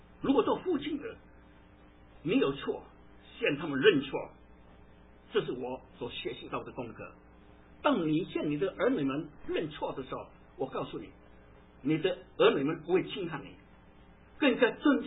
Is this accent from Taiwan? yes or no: no; China; 特别我们中国人，或者在说从大陆来的